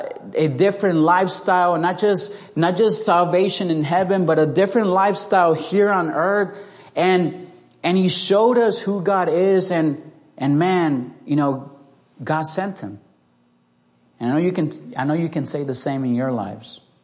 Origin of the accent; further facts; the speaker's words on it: Tennessee, United States; But I'm from Tennessee. I'm a big UT fan.